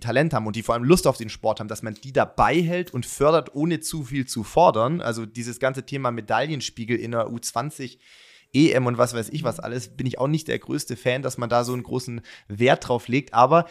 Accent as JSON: {"language": "German", "region": "Baden-Württemberg", "country": "Germany", "said": "ich komme aus Baden-Württemberg ursprünglich"}